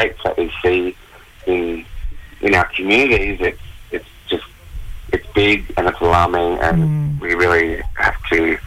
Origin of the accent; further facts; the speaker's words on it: Alice Springs, Northern Territory, Australia; I'm Pittenjetta Yankinjetta and Puttam. I'm from Central Australia.